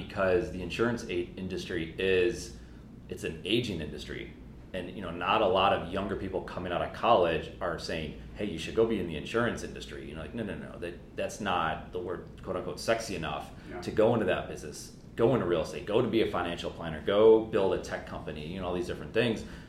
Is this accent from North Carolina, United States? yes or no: yes; Charlotte, North Carolina, United States; He happened to be from Charlotte. I was from Charlotte.